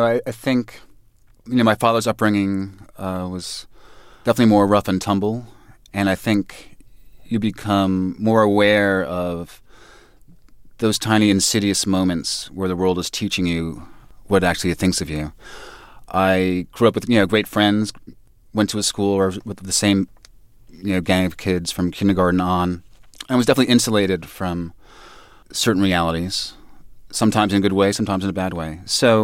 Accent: Manhattan, New York, United States; It was a great time. I mean, that was my introduction to chicken on skewers, finger food.

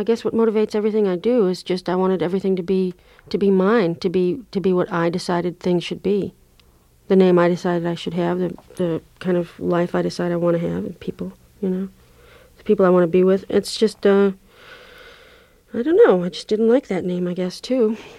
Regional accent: Illinois, United States; also born or lived in Florida; I lived in Illinois when I was a kid, grown up in a rural area, and then I lived in Florida for a while, various cities. I came directly from Tallahassee

